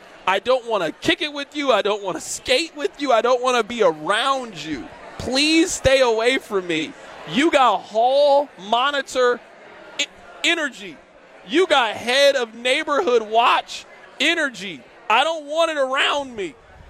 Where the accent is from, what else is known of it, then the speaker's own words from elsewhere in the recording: Midwest, United States; I am proud to tell you guys I'm from the Midwest. I am not from the South.